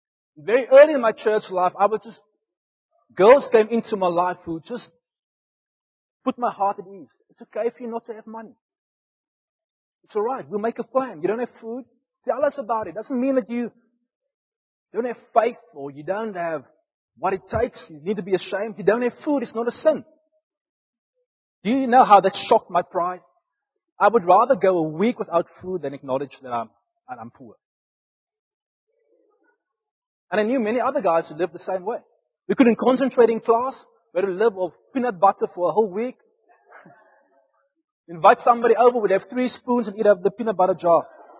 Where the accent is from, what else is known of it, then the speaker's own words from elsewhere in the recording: Upington, Northern Cape, South Africa; Yeah, I come from Uppington, the Platteland. I end up in Stellenbosch of all places.